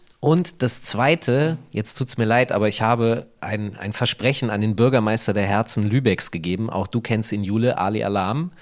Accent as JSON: {"language": "German", "town": "Hanover", "region": "Lower Saxony", "country": "Germany", "said": "Außerdem komme ich aus Hannover, der Lieblingsstadt"}